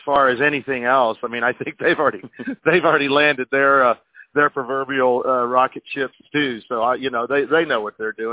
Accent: Texas, United States; Yes, I am a Texan, but, man, you don't have to give me a reason to come up to the Northeast.

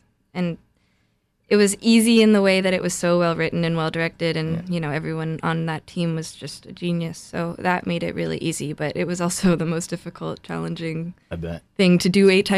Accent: New Jersey, United States; I grew up in New Jersey, so I kind of grew up going to see a lot of theater and on Broadway.

